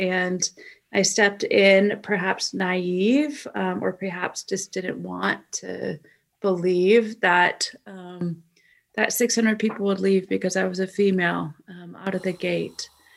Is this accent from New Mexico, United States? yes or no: no; Chicago, Illinois, United States; back in Chicagoland, my hometown, my home city, we're seeing moral failures at Harvest Bible Chapel and Willow Creek.